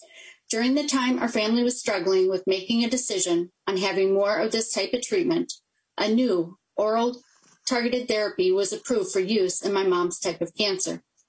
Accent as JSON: {"language": "English", "town": "Rochester", "region": "Minnesota", "country": "United States", "said": "and I'm a constituent from Rochester, Minnesota."}